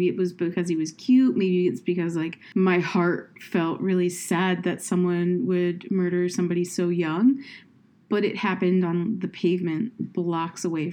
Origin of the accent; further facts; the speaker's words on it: New Jersey, United States; I grew up in Cape May County, New Jersey. Yeah, I guess Cape May is coming up a lot right now.